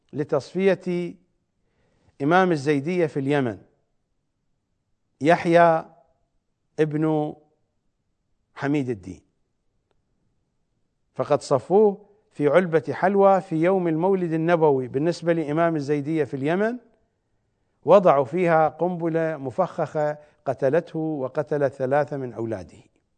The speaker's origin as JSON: {"language": "Arabic", "country": "Iraq", "said": "سرقوا الأموال كلها مثل ما حدث عندنا في العراق"}